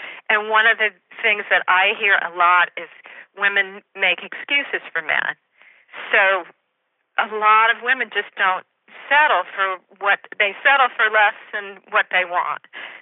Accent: the South, United States; I was raised in the South, so those kind of things feel gentlemanly to me.

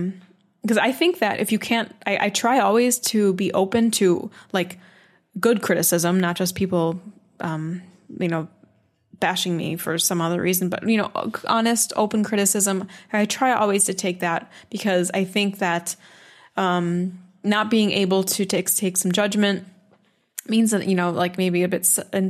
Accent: Midwest, United States; I grew up in the Midwest, you know, it's kind of meant to be seen and not heard, smile.

